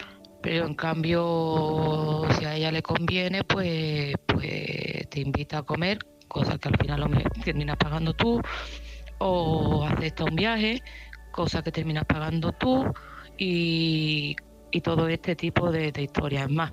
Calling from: Seville, Andalusia, Spain; de Sevilla

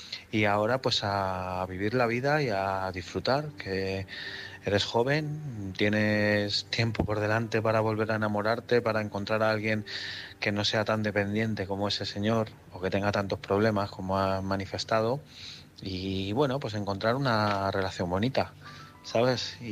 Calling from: Madrid, Community of Madrid, Spain; de Madrid.

